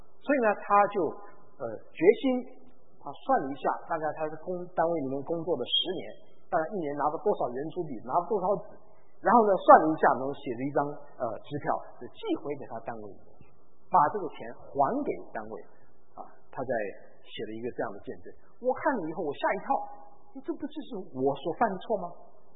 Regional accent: China; 那当然我们中国人，我们华人也有我们华人的背景，对不对？那么我们华人的文化当中有一些也是不受这个主喜悦的一些文化啊

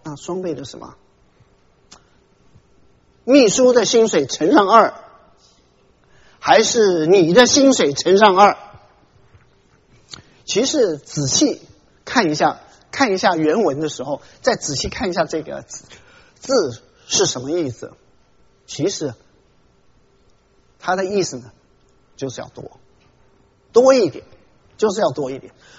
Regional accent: Taiwan; now in United States; 我记得我刚从台湾来的时候，那个时候我还没信主啊，有个牧师来，美国牧师

